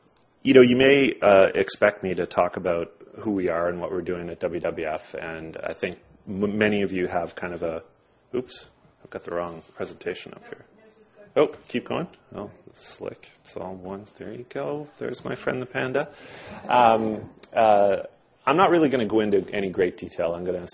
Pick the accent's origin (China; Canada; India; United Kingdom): Canada; Nova Scotia; also born or lived in Montreal; now in Toronto, Canada; I grew up in Nova Scotia, went to school in Montreal, now live in Toronto.